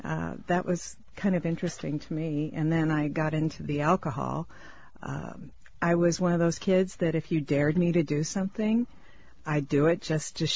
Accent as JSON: {"language": "English", "town": "Seattle", "region": "Washington", "country": "United States", "tie": "born or raised there", "said": "I'm from Seattle."}